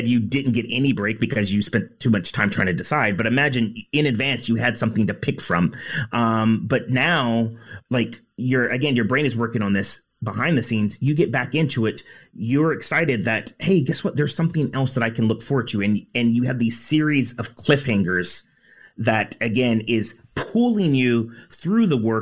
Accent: United States; I grew up in the States, and elementary school

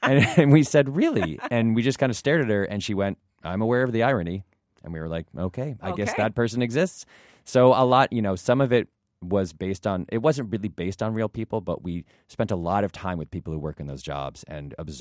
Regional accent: Ann Arbor, Michigan, United States; I'm from Ann Arbor.

